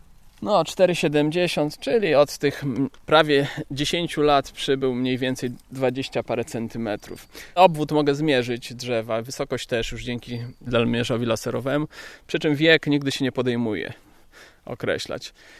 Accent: Lublin, Lublin Voivodeship, Poland; Miałem wtedy 14 lat, 83 rok, byłem uczniem 8 klasy szkoły podstawowej. Przyjechałem z Lublina do babci, wybrałem się do lasu.

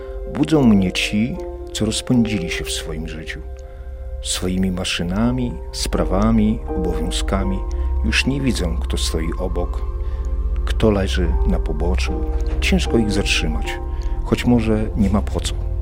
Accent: Cisówka, Podlaskie Voivodeship, Poland; O moich stronach, o mojej wsi, z której pochodzę, o Cisówce

